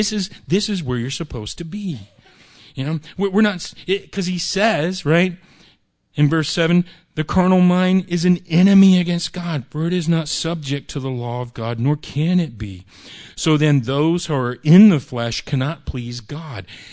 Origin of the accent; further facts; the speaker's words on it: United States; I'm American. That makes me a Christian, but it's not, you know.